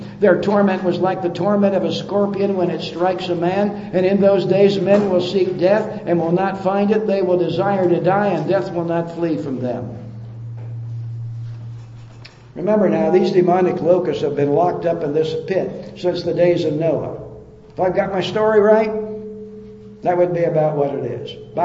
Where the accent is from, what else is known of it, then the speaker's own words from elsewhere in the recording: Glendora, California, United States; I was raised in Glendora. Glendora is right against the San Gabriel Mountains, as I'm sure you know.